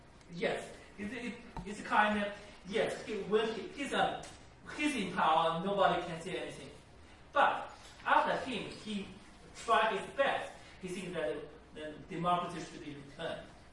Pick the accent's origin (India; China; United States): China; English is a second language; By the way, I'm from China, professor from Central Policy School.